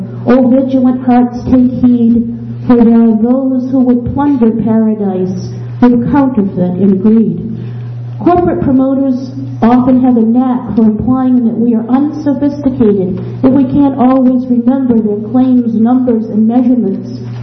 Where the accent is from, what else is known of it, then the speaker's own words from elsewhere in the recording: Belfast, Maine, United States; I'm from Southwest Harbor. I was born and raised in Belfast. My father and my grandfather were from Belfast. I live on Mount Desert Island